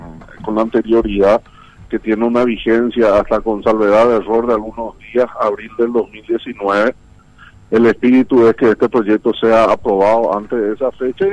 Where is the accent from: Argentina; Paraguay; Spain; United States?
Paraguay